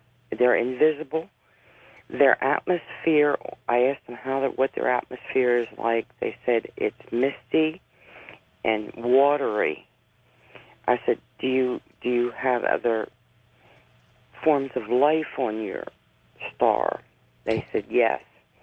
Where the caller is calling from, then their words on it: Hershey, Pennsylvania, United States; Oh, I'm calling from Hershey, Pennsylvania.